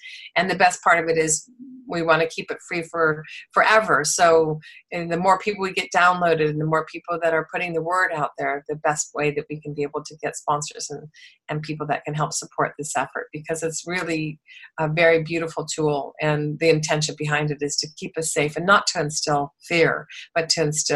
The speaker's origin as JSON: {"language": "English", "town": "Des Moines", "region": "Iowa", "country": "United States", "tie": "born or raised there", "said": "because I grew up in Des Moines, Iowa. I grew up in the most beautiful, loving, safe communities."}